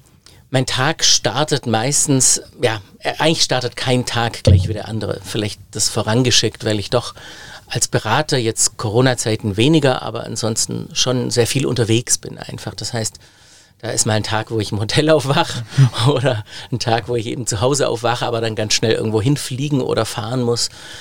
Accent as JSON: {"language": "German", "town": "Biberach an der Riß", "region": "Baden-Württemberg", "country": "Germany", "tie": "born or raised there", "said": "in Biberach an der Riß, meine Heimatstadt damals"}